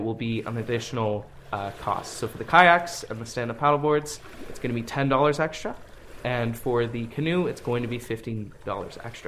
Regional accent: Ottawa, Ontario, Canada; now in Sackville, Canada; Yeah, so I'm originally from Ottawa. actually. And I came to Sackville to go to Mount A for my undergrad

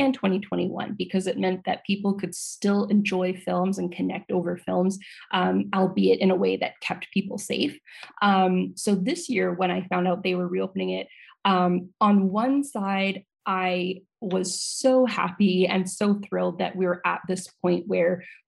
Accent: Scarborough, Ontario, Canada; So I'm originally from Scarborough. I went to university in Ottawa.

